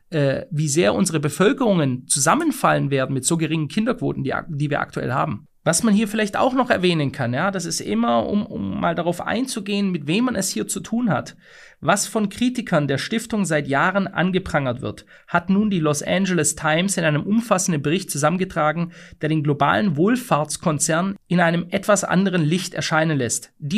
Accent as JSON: {"language": "German", "country": "Germany", "tie": "born or raised there", "moved": "yes", "said": "in unserem Land, in meinem Heimatland, meiner alten Heimat Deutschland"}